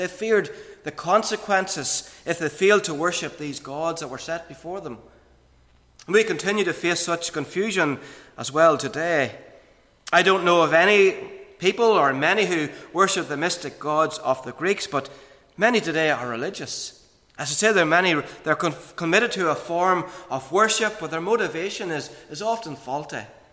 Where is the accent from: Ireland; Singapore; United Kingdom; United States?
Ireland; Monaghan, Ulster; I know what it's like growing up in Monaghan.